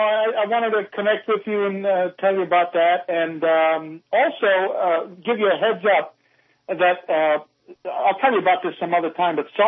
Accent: New York, United States; I'm from upstate New York, just so you know.

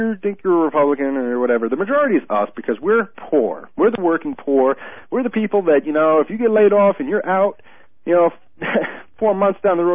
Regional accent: New York, United States; I grew up, you know, I grew up in New York, and there's WFAN, and that was where he was on.

